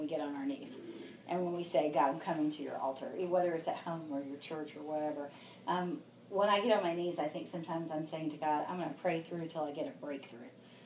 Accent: the South, United States; I was raised in the South. I don't know if y'all were, but I was raised Greek Orthodox.

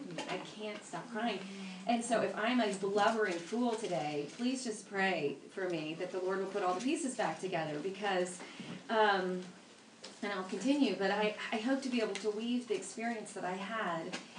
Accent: Texas, United States; Now, let me just say, I'm a Texan, and so that does not apply to hair or heels.

